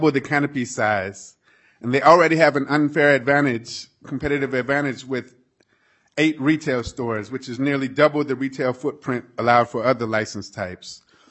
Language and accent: English; Minneapolis, Minnesota, United States; I'm from North Minneapolis, and I'm a social equity retail license applicant.